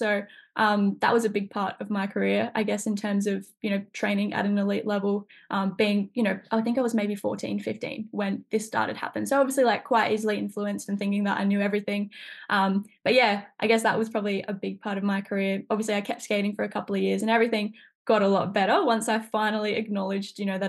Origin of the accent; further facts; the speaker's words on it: Gold Coast, Queensland, Australia; But I think a big part of it for me is sport. I grew up on the Gold Coast in Queensland. I got one brother, he did soccer.